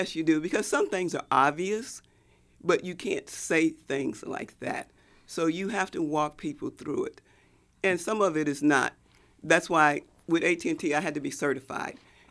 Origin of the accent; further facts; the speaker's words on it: Buffalo, New York, United States; also born or lived in Oklahoma / Baltimore / Houston; I was born in Oklahoma. We moved to New York, Buffalo, New York. And then from there, we moved to Baltimore, Maryland, and from Baltimore, Maryland to Houston, Texas. So school was in Buffalo, New York